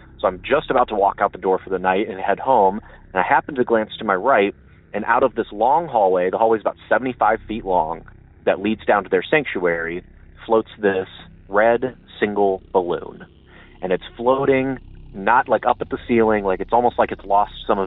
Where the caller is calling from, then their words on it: Akron, Ohio, United States; Hey, Derek … from Akron calling.